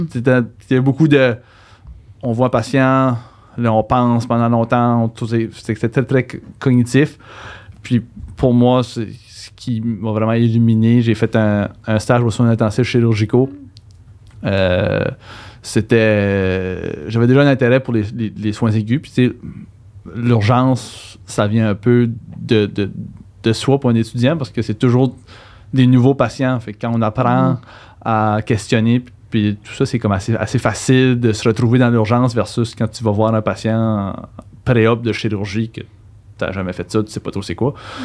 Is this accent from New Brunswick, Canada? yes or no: yes; New Brunswick, Canada; Je viens du Nouveau-Brunswick, donc pour ceux qui ont vu, qui n'ont pas reconnu l'accent initialement.